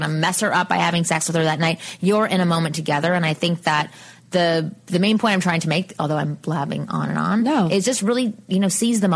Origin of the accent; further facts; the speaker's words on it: Canada; I'm from Canada